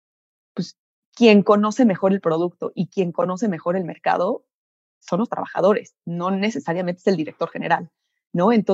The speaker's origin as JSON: {"language": "Spanish", "country": "Mexico", "said": "soy ingeniera química mexicana."}